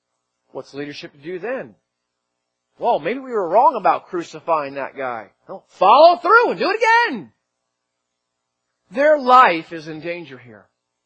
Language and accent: English; Northeast, United States; I'm from the Northeast, so you had the Italians and the Irish, right?